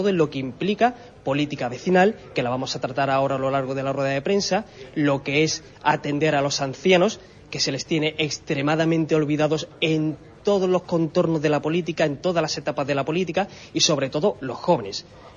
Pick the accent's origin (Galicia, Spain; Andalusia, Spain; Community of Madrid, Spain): Andalusia, Spain; Huelva; Yo soy de aquí de Huelva, yo me he criado aquí en Huelva